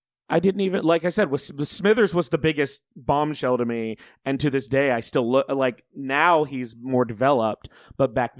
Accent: Auburn, Alabama, United States; because I grew up in Alabama, so nobody talked about it.

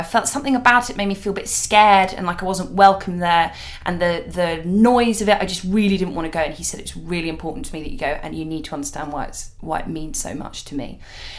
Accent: London, United Kingdom; I grew up really near Wembley Stadium, and I constantly felt the fear of kind of big crowds at football matches.

